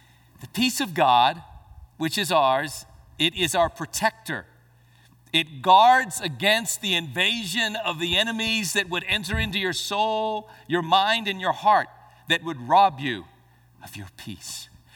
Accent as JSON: {"language": "English", "town": "Albuquerque", "region": "New Mexico", "country": "United States", "tie": "born or raised there", "said": "You know, growing up in Albuquerque, I used to enjoy going to the New Mexico State Fair."}